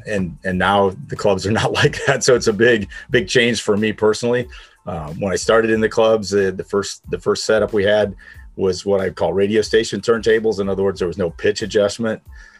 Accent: Des Moines, Iowa, United States; I'm from Des Moines, Iowa.

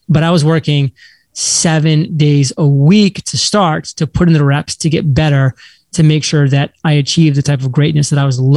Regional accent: Maine, United States; So just to set the record straight, I am born and raised in Maine, which is part of New England.

